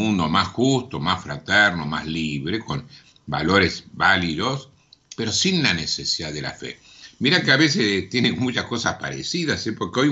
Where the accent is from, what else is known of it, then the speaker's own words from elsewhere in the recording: Buenos Aires, Argentina; tenemos a veces vocación de tango los porteños